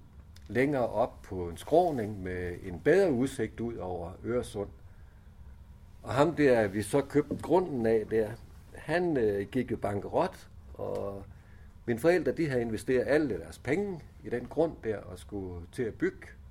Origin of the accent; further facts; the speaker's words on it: Ålsgårde, Capital Region of Denmark, Denmark; born there; jeg er født op i Ålsgårde, op i Nordsjælland, midt mellem Helsingør og Hornbæk. Vi havde 6 kilometer til Helsingør og 6 kilometer til Hornbæk. Og jeg er født nede på Strandvejen, så i et gammelt fiskerhus